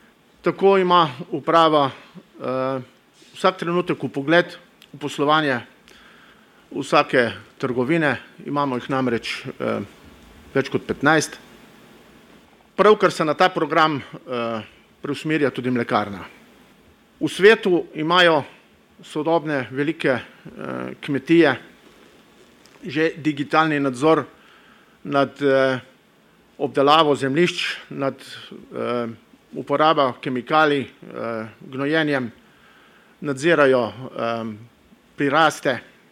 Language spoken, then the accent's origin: Slovenian; Gorizia, Slovenia; Jaz prihajam iz Tolminske, tam so še vedno žive visokohorske mlečne planine.